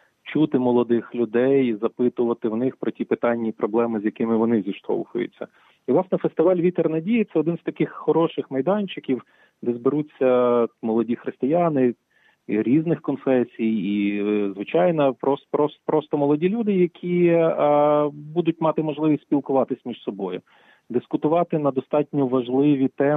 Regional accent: Uzhhorod, Zakarpattia Oblast, Ukraine; born there; я сам народився в Ужгороді, в Закарпатті.

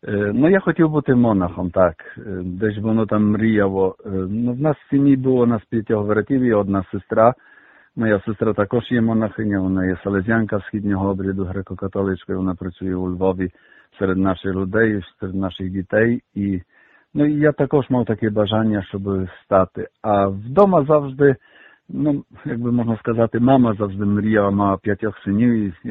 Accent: Zielona Góra, Lubusz Voivodeship, Poland; now in Ukraine; я виховався на поселенні, я народився в Зеленій Горі

